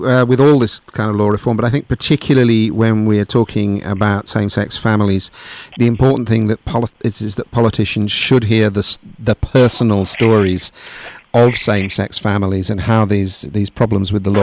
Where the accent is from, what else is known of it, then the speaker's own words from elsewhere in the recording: United Kingdom; that's what I call them because I'm British.